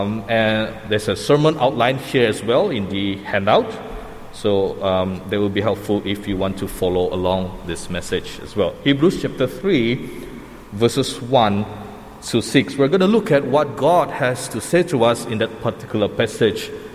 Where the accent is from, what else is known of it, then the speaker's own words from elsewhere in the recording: Kuching, Sarawak, Malaysia; I am originally from Kuching. I grew up in Kuching.